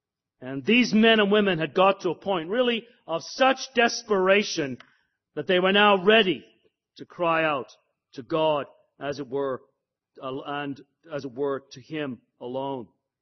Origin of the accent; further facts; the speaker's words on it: Canada; I'm a Northern evangelical. Actually, I'm a Canadian evangelical.